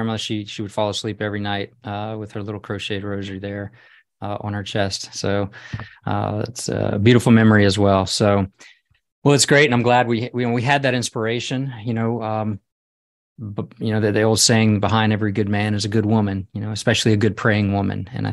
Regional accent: Louisiana, United States; I was brought up Catholic, certainly saw rosaries, but also I grew up in Louisiana, so I knew about Mardi Gras.

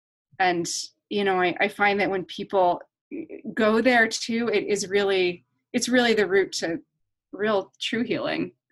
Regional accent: Massachusetts, United States; born there; Well, you know, I was born in Eastern Mass, and I always wanted to be a doctor when I was little.

